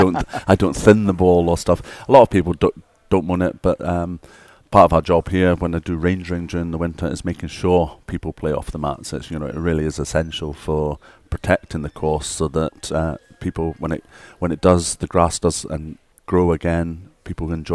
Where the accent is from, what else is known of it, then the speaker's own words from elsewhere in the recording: Bahrain; moved away; I was brought up in the Middle East and played golf at a place called Awali Golf Club in Bahrain, and it was a desert course.